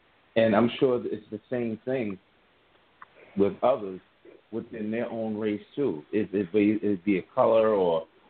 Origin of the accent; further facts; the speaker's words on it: Astoria, New York, United States; I grew up in Astoria. I have more Greek friends than black friends.